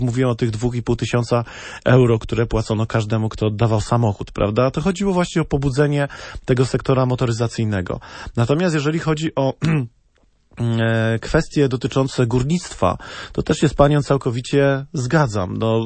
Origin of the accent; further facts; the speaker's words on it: Kraków, Lesser Poland, Poland; born there; ja akurat się nie urodziłem na Śląsku, bo urodziłem się w Krakowie, ale moja córka urodziła się na Śląsku i moja mama się urodziła na Śląsku.